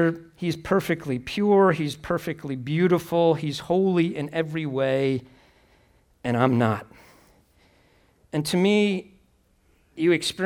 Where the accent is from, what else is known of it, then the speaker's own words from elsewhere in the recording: Chicago, Illinois, United States; I'm from Chicago, so I got to do some love for my Bulls there.